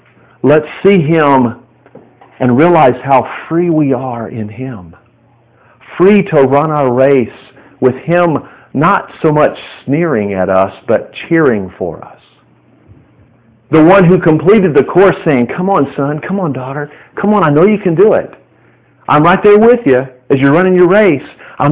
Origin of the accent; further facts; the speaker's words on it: Texas, United States; I grew up in Texas, played football when I was in high school at my Christian school